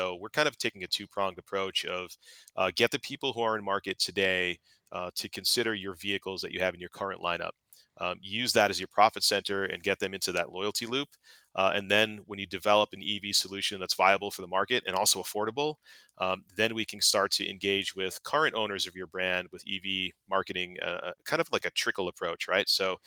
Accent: Salem, New Hampshire, United States; now in Wilmington, United States; Wilmington, North Carolina. So I'm originally from Salem, New Hampshire.

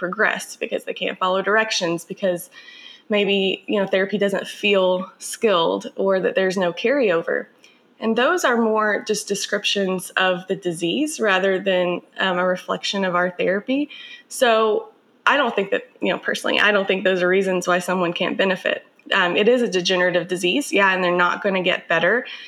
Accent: Kentucky, United States; now in Washington, United States; I'm originally from Kentucky, but I'm currently living in Washington State right now.

